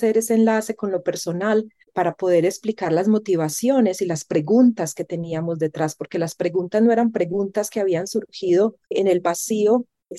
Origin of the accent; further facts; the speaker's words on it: Colombia; pero como personas y como colombianos, colombianas.